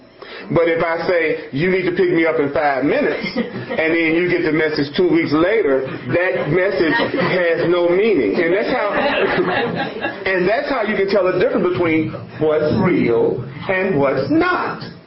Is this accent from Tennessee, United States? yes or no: yes; Memphis, Tennessee, United States; and I'm from Memphis, Tennessee